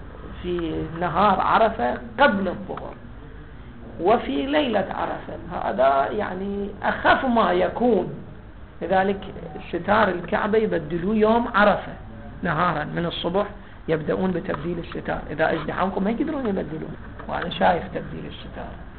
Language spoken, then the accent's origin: Arabic; Iraq; أنا أذكر أول سنة اللي إحنا من العراق رحنا للحج